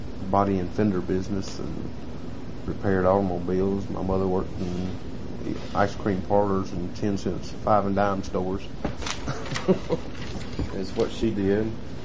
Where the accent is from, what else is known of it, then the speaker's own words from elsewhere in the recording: Atlanta, Georgia, United States; I was born in Atlanta, Georgia, in Crawford Long Hospital. Grew up in Atlanta, Georgia until age of 13. Just basically was a street kid.